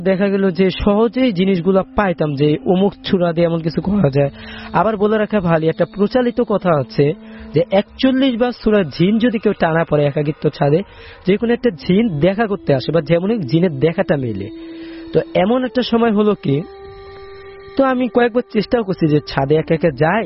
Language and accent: Bangla; Dhaka, Dhaka Division, Bangladesh; এটি আমার জন্মস্থান বাসায় পুরাতন কচুক্ষেত্রের লারাসর স্কুল নামে একটা স্কুল আছে, তো ওইটার ওইদিকে আশেপাশে আমাদের বাসা, আমার জন্মস্থান বাসা ওইটা।